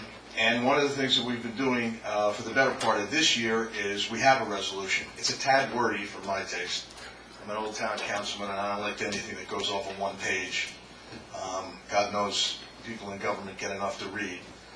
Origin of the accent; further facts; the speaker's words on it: Wharton, New Jersey, United States; We have a few, including my hometown of Wharton, that have approved the resolution.